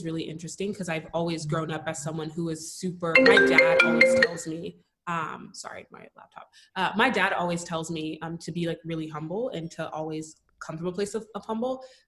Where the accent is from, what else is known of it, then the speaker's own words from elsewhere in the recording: Nigeria; Yeah, I'm Nigerian.